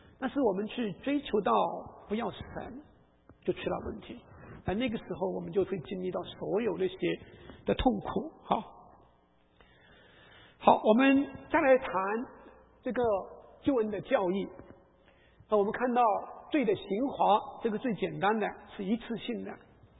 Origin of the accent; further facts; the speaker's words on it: China; moved away; 我们从大陆刚出来的时候